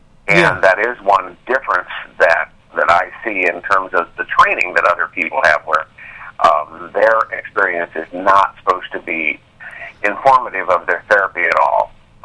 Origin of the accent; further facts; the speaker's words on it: Indiana, United States; Even though I am from Indiana, I do not play basketball.